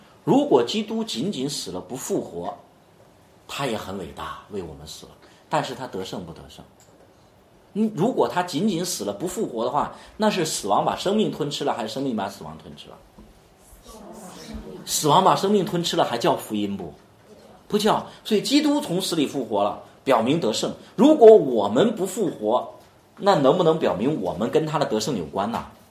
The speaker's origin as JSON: {"language": "Chinese", "country": "China", "said": "因为我是个中国人，是吧？我是个中国人。"}